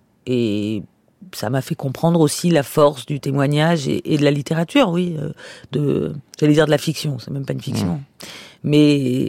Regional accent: Antony, Île-de-France, France; born there; also born or lived in Sarcelles; je suis née en France, je suis née à Antony, et après...

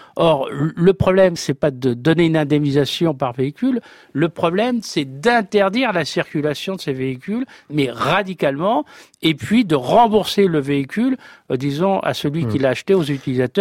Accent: France; on est Français.

